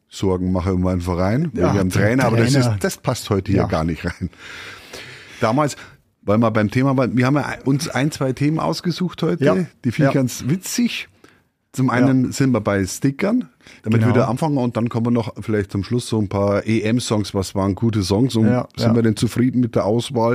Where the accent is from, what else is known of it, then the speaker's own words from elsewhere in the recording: Ingolstadt, Bavaria, Germany; Und früher haben wir halt wirklich in Ingolstadt, wo ich aufgewachsen bin, da haben wir gespielt auf die Bolzplätze.